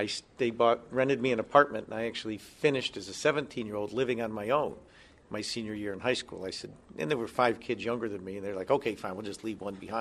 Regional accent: Burnt Hills, New York, United States; born there; I was born in 1950 in Burnt Hills, and certainly remember that well as I then traveled the GE circuit around the country.

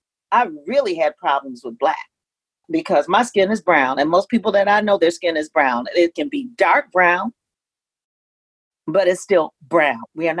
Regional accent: Flint, Michigan, United States; Growing up in Flint, Michigan, every ethnicity had their own community. And it just seemed like a normal thing.

